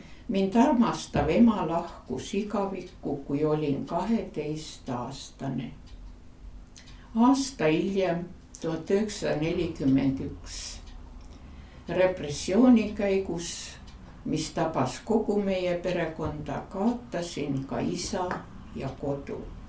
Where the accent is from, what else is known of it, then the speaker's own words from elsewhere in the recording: Konguta, Tartu County, Estonia; Elasin ja kasvasin Tartu maal väike Konguta mõisas